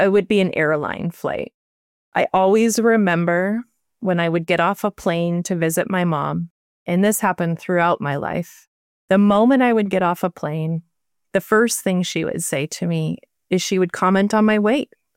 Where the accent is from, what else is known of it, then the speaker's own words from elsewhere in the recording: Midwest, United States; I grew up in the Midwest.